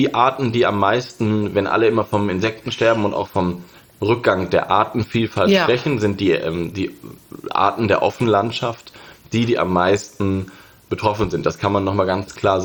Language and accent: German; Lower Saxony, Germany; also ich komme ja aus Niedersachsen